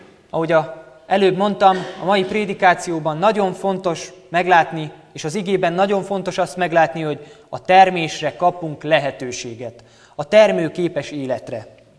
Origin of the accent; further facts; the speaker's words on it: Orosháza, Békés, Hungary; Orosházi vagyok, egy szintén nagy gyülekezetből érkeztem